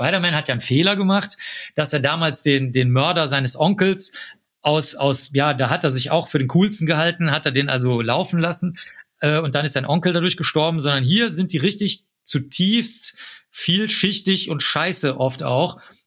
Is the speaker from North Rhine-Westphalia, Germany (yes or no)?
yes; North Rhine-Westphalia, Germany; oder sogar als Schüler habe ich den schon gehabt. Da konnte man bei uns in Nordrhein-Westfalen, ist das alles sehr niederschwellig